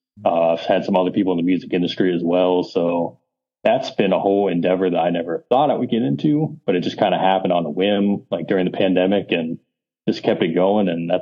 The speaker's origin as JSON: {"language": "English", "region": "Ohio", "country": "United States", "said": "So I'm from Northeast Ohio, not too far from Cleveland. I'm like 40 minutes south of Cleveland."}